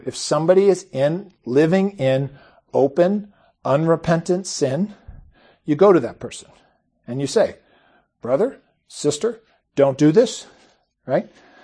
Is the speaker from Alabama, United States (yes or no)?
yes; Opelika, Alabama, United States; I grew up in Opelika, joined First Methodist, right?